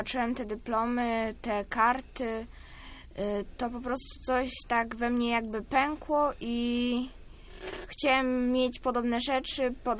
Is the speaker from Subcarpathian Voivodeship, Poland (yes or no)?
no; Śrem, Greater Poland Voivodeship, Poland; Też ze Śremu.